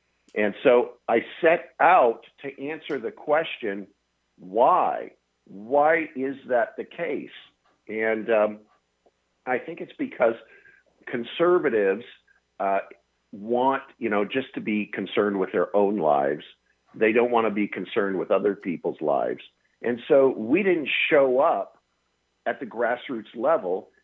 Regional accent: Seattle, Washington, United States; moved away as an adult; So I'm originally from Seattle. I hopped in my car and I drove to Washington, D.C. and I joined the Reagan administration.

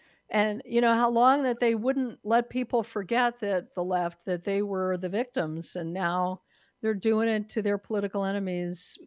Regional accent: Colorado, United States; moved away as an adult; my listeners know that I'm a native of Colorado, and my husband and I moved from Colorado to Texas because Colorado is really not the state that I know and love

